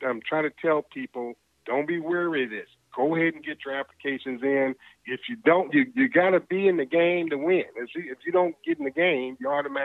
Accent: Muskegon, Michigan, United States; I cover West Michigan. And so I'm trying to make sure business in West Michigan, in particular my hometown of Muskegon, that we get our fair share of this money

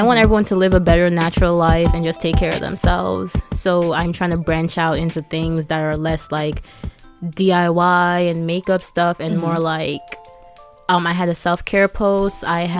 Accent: Saint Andrew Parish, Jamaica; Yo. St. Andrew. I was

